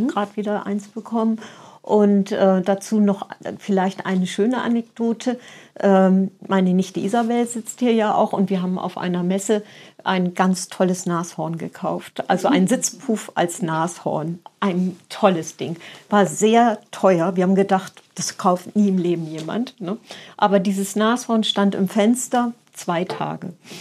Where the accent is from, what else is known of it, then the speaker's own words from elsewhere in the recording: Lower Saxony, Germany; Ja, also geboren bin ich in der Nähe von Bremen. Also ich fühle mich als Bremerin, aber ich bin eigentlich eine Niedersächsin, und weil wir an der Stadtgrenze aufgewachsen sind.